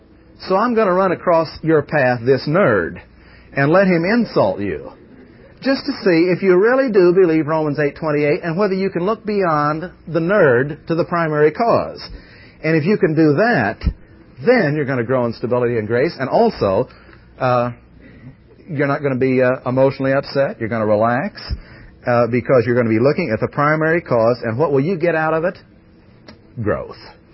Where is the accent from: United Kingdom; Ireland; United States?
Ireland; well, being Irish, for me, it wouldn't wilt.